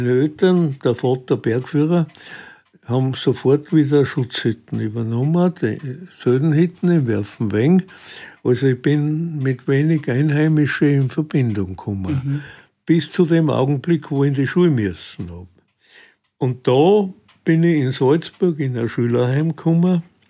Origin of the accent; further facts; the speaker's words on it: Trentino-Alto Adige, Italy; moved away; Und dann bin ich in Südtirol aufgewachsen.